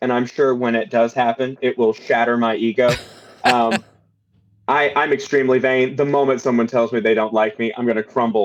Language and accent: English; Georgia, United States; now in Wisconsin, United States; like, you know, being a Wisconsinite now, having come from Georgia.